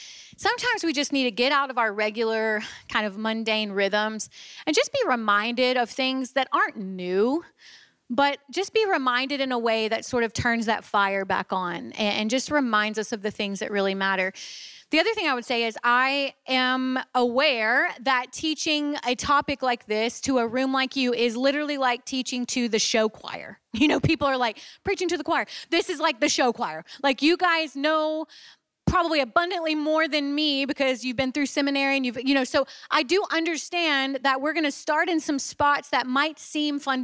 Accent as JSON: {"language": "English", "region": "Louisiana", "country": "United States", "said": "And I always say that I'm from Louisiana and it's always crickets."}